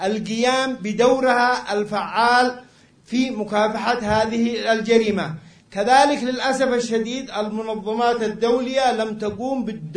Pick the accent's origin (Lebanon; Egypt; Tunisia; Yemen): Yemen; بلادنا اليمن